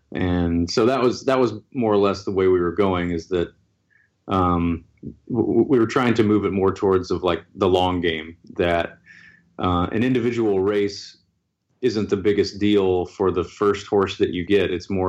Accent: Tennessee, United States; I grew up in Tennessee, and I didn't watch horse racing or care about it at all.

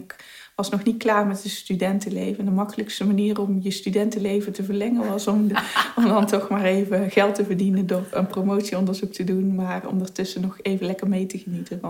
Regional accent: Eindhoven, North Brabant, Netherlands; Dus ik kom uit Eindhoven

